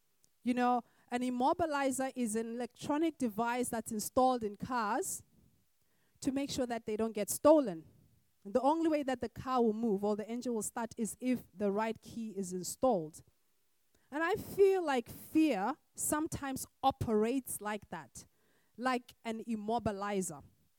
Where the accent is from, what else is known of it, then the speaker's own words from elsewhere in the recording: Botswana; many years ago in my home country of Botswana